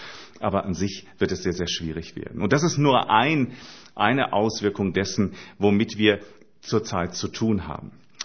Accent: Rhineland-Palatinate, Germany; born there; Und ich komme ursprünglich mehr aus dem Rheinland. Geboren bin ich im Hunsrück.

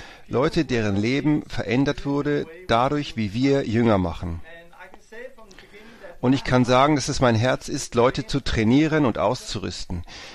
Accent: Denmark; und ich bin aus Dänemark

